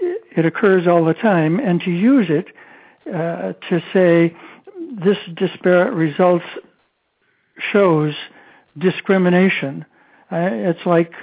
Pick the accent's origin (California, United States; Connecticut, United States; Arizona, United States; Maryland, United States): Maryland, United States; Fulton; from Fulton, Maryland, and I'm not a lawyer.